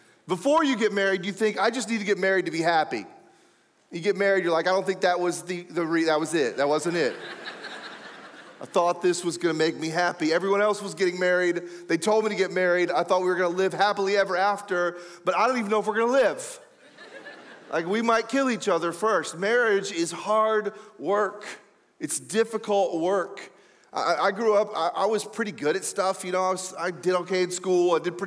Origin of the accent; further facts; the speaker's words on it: Ohio, United States; Now, I grew up in Ohio, actually, so this is very, I feel like coming home when I'm back in the Midwest.